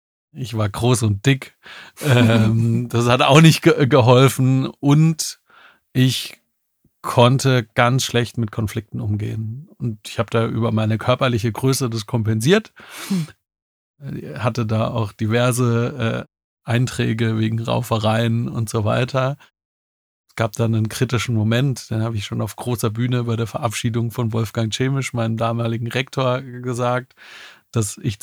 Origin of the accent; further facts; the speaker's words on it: Tumringen, Baden-Württemberg, Germany; Ich bin in Tumringen im heutigen Mettle zur Schule gegangen, in die Grundschule, später in Containern, in Inslingen und so weiter.